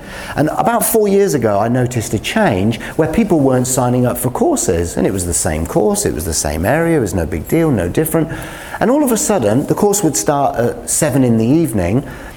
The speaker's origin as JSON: {"language": "English", "region": "England", "country": "United Kingdom", "said": "I like that because I'm English."}